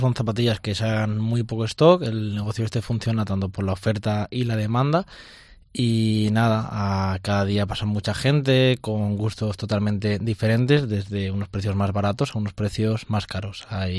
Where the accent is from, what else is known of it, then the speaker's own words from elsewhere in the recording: Valencia, Valencian Community, Spain; yo soy pues de Valencia.